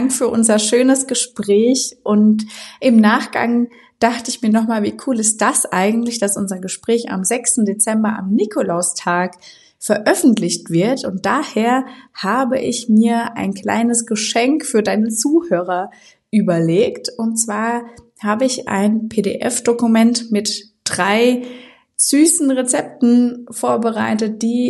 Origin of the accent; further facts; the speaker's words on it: Mannheim, Baden-Württemberg, Germany; born there; now in Dietzenbach, Germany; ich bin erstmal 31 Jahre alt, ich bin in Mannheim geboren, lebe jetzt aber mittlerweile in Dietzenbach bei Frankfurt am Main